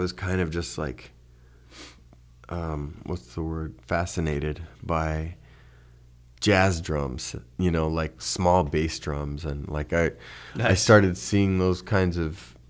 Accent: Hutchinson, Kansas, United States; Yeah, I grew up in Hutchinson, Kansas. I was born there. It's kind of near Wichita, small town.

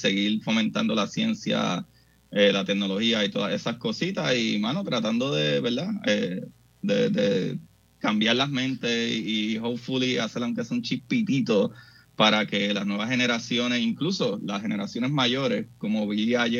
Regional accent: Bayamón, Puerto Rico; Bueno, pues yo me crié en Bayamón, Puerto Rico.

